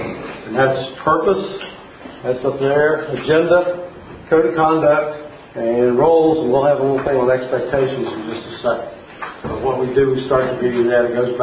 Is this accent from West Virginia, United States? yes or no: yes; West Virginia, United States; Yes, I am from West Virginia, and I'm very proud of it.